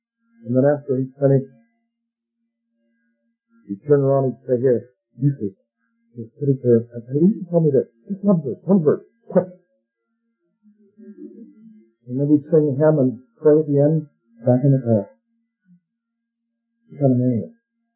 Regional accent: Charlottetown, Prince Edward Island, Canada; I'm from Charlottetown, which is the biggest.

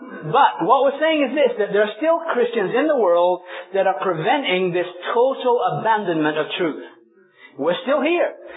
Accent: England, United Kingdom; For instance, think of the country I was raised in England, and the Episcopalian Church, for instance, the Anglican Church.

